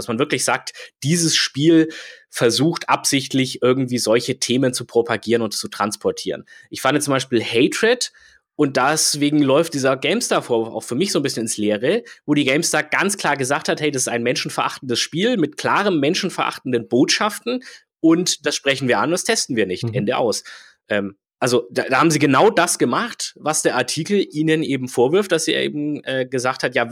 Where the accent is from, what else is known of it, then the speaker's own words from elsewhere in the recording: Poland; Aber so schaut halt meine Heimat Polen nicht aus und so sah sie auch in der Vergangenheit nicht aus.